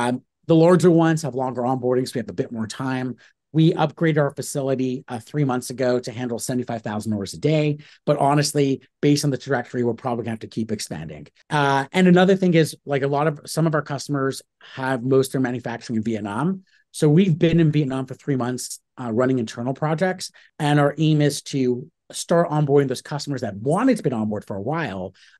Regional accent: Toronto, Ontario, Canada; I'm from Toronto, Canada.

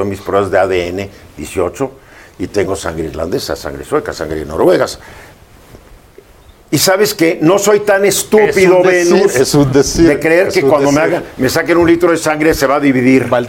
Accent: Mexico; tú, yo, él somos y todos indígenas. Nosotros somos indígenas de México.

